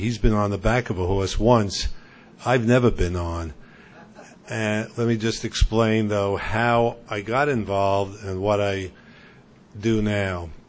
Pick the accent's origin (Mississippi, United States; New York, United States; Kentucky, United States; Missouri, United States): New York, United States; Brooklyn; Let me start this way. I grew up in Brooklyn. I lived in New York my younger years.